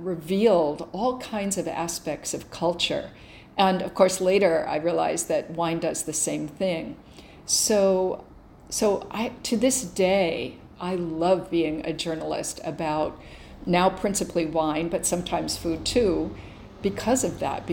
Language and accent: English; Reno, Nevada, United States; also born or lived in Boston; I grew up in, I was born in Boston and spent maybe 10 years there, and then grew up way out in the Nevada desert outside of Reno.